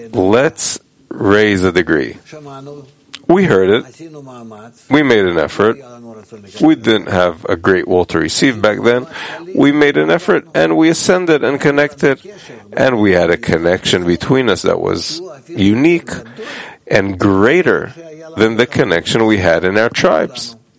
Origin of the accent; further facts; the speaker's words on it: Israel; I'm from Israel. I'm Jewish.